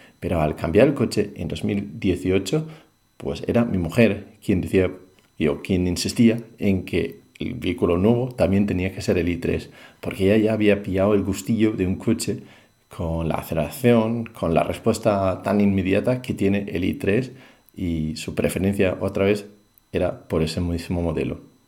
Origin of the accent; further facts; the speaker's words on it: Denmark; now in Madrid, Spain; vivo en Madrid, soy originalmente de Dinamarca.